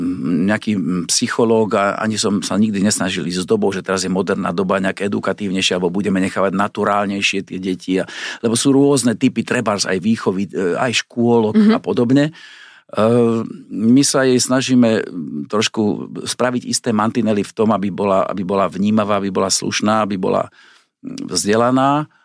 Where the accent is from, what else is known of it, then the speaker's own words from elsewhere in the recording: Trenčín, Trenčín Region, Slovakia; Mám už vo veku, že je ťažko transportovateľná z môjho rodného mesta Trenčína.